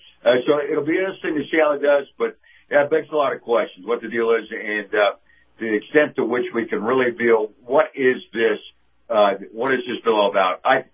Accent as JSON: {"language": "English", "region": "Kansas", "country": "United States", "tie": "born or raised there", "said": "And today, my home state of Kansas, my former home state of Kansas, will be the first state for the voters to have a say"}